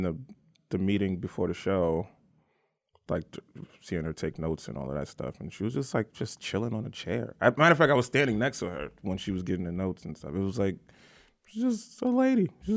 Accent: New York, United States; We're from New York, man.

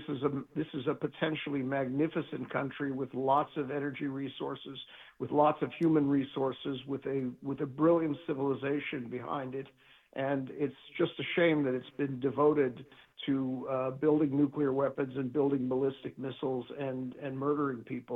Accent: Israel; also born or lived in United States; And I'm really grateful as an Israeli, but also as an American, that the government has decided finally to move against the regime in Tehran.

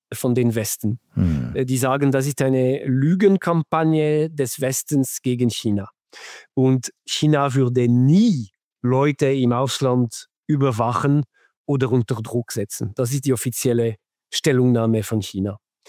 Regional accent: Switzerland; Aber ich als Schweizer, ich habe nie einen solchen Anruf bekommen.

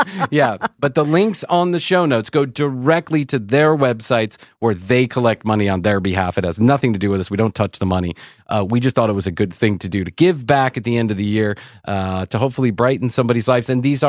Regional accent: Chicago, Illinois, United States; I'm from Chicago.

